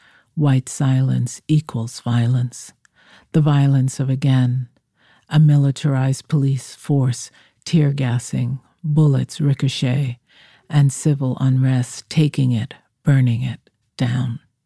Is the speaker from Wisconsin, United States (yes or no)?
no; Bronx, New York, United States; You know, I grew up in the Bronx, in the North Bronx. I went to Cardinal Spellman High School and St. Philip and James Middle School. There were Catholic schools.